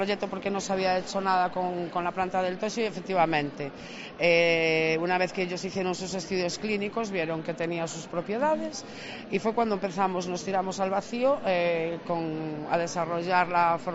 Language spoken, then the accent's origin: Spanish; Corcubión, Galicia, Spain; nosotros somos de Corcubión, de Costa da Morte